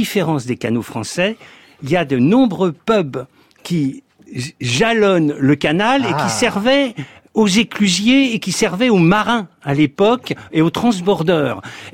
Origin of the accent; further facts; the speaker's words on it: Brittany, France; Alors, je suis breton, donc le canal de Nantes à Brest